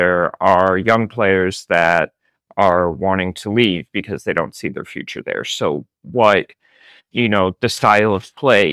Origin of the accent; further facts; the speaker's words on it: Cleveland, Ohio, United States; Well, you know, I'm from Cleveland, so I'm just used to suffering in sports.